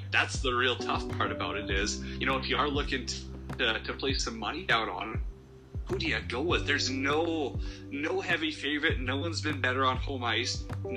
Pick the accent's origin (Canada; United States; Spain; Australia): Canada; I'm Canadian. They're Canada's basketball team.